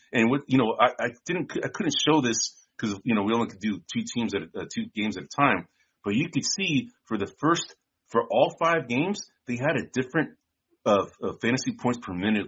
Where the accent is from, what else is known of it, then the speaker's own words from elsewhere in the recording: San Francisco, California, United States; You know, we're both from San Francisco